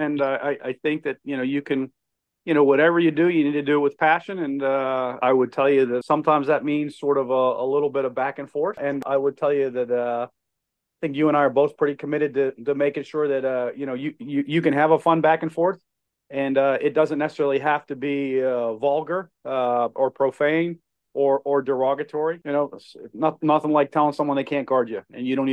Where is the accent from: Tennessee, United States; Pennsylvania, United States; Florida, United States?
Pennsylvania, United States; I was growing up in Western Pennsylvania